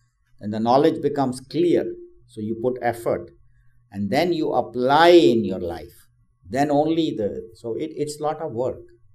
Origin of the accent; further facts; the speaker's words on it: India; I grew up in India. I lived in India for 26, 27 years.